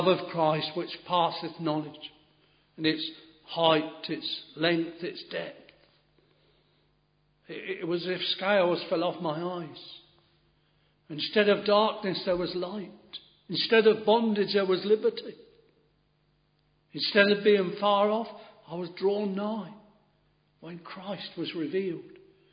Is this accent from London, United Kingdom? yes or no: no; Westoning, East of England, United Kingdom; I was brought up at Westerning in Bedfordshire